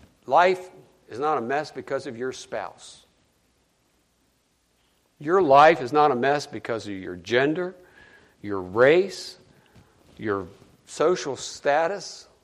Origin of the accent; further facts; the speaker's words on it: United States; I tell people all the time, I love being an American.